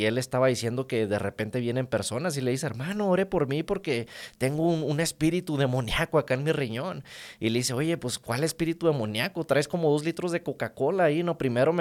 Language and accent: Spanish; Mexico; Aquí mi hermano que está conmigo es de Perú, yo soy mexicano.